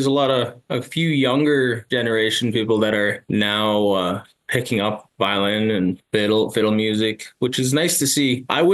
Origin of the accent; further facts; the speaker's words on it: Hay River, Northwest Territories, Canada; I was born in the Hay River Northwest Territories, which is just north of there. Did school over there. And that's where my mom's family's from as well.